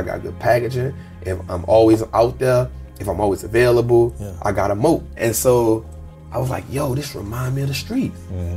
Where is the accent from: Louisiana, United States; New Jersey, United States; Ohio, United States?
Louisiana, United States; New Orleans; You know, born and raised in New Orleans, first and foremost, but there's a part of New Orleans that also gets a lot of light, which is it being the murder capital, high crime, right?